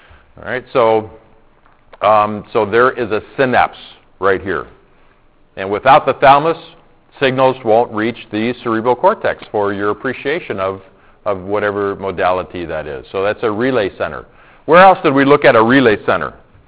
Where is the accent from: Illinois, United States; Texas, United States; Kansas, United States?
Illinois, United States; So I grew up in Illinois. This is really quick. Grew up in Illinois, and I don't think we had many Chinese restaurants in our neighborhood where I was growing up.